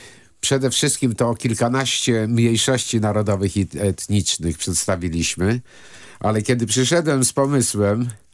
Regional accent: Greece; now in Poland; Ja jestem Grekiem. Jestem obywatelem polskim, ale jestem Grekiem.

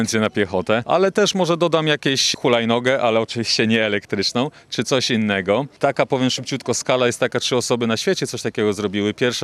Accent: Złotoryja, Lower Silesian Voivodeship, Poland; pochodzę ze Złotoryi, najstarszego miasta w Polsce.

